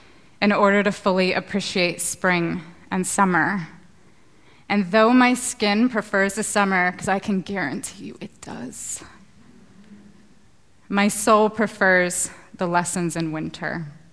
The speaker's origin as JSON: {"language": "English", "region": "Florida", "country": "United States", "said": "Because I am from the Sunshine State in the States. I am a Florida girl through and through."}